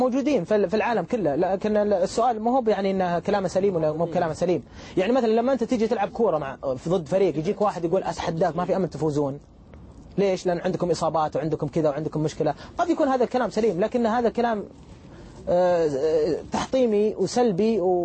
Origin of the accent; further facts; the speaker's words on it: Saudi Arabia; قال لي أنت من فين؟ طبعا بالإنجليزي قلت لها أنا من السعودية قال آه سعودي قلت لي نعم